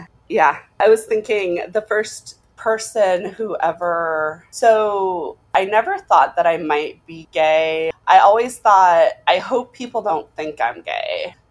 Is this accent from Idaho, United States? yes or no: yes; Boise, Idaho, United States; I'm from Boise, which is the big town.